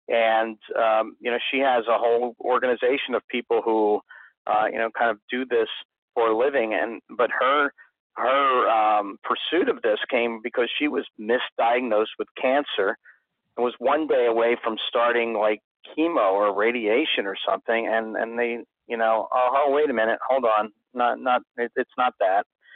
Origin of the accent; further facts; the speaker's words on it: Philadelphia, Pennsylvania, United States; maybe the close-knit urban families that I grew up in Philly, everybody kind of disperses